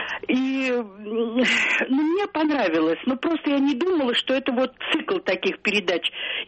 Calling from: Lipetsk, Lipetsk Oblast, Russia

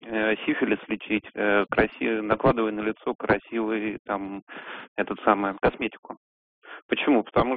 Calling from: Moscow, Russia

